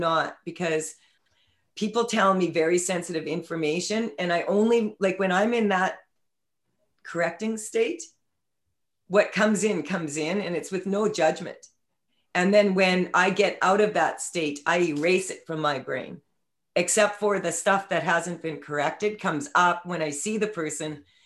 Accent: Saskatchewan, Canada; I'm from Saskatchewan. There's no 100-year-old trees there.

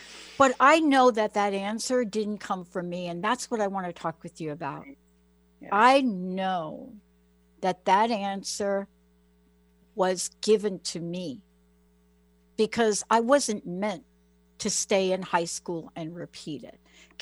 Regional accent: New York City, New York, United States; I mean, I'm a kid from the Bronx. I'm a kid from the projects.

